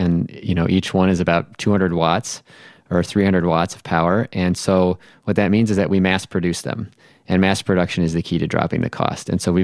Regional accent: Minnesota, United States; In my home state of Minnesota, that's a pretty constant year-round temperature

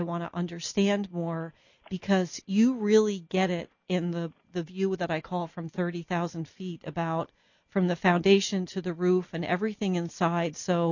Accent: New Jersey, United States; I think I've told you before, I'm from New Jersey. So, but I've lived here 35 years.

